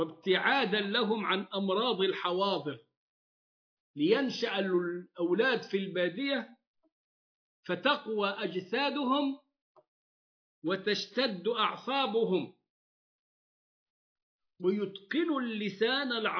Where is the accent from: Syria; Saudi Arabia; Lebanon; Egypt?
Egypt; وتسمع عنها ويعملوا لها فيلم عندنا في مصر